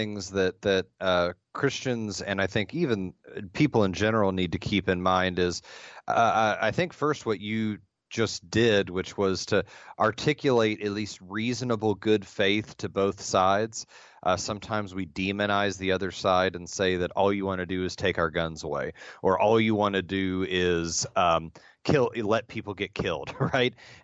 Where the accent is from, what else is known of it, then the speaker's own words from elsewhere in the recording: Appalachia, United States; grew up all around it, where I grew up in Appalachia, and that's pretty typical to have those kinds of things.